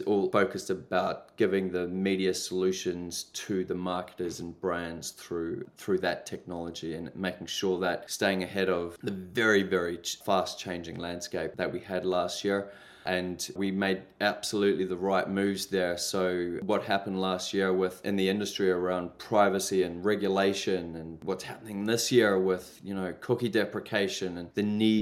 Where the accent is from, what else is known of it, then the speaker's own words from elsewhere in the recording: New Zealand; also born or lived in Canada / England / South Africa; I'm actually a New Zealander, but I'm half Irish, half Zimbabwean, and I lived in Canada, England, South Africa.